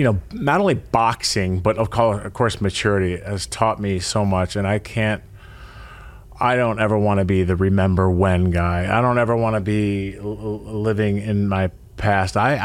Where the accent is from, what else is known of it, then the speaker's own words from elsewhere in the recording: Buffalo, New York, United States; born there; if I was born in Arkansas, what happened here in Buffalo at that time would never have happened. It could only happen in Buffalo.